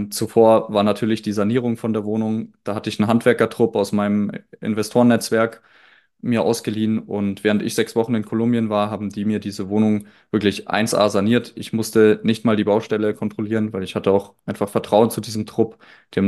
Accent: Landsberg, Bavaria, Germany; Das ist dann so ein kleines Apartment jetzt in meinem Heimatort, weil wir haben hier in Landsberg sehr viel Industrie.

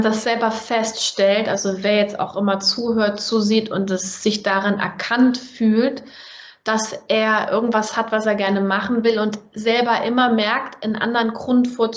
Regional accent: Germany; accent: German; Und stell dir vor, ich als Deutsche mit deutschem Akzent hätte dann das vermasselt.

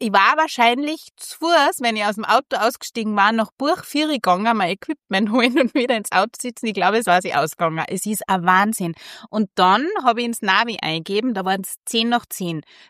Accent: Wals, Salzburg, Austria; bin ich wieder nach Wals gefahren, ja, wo ich herkomme.

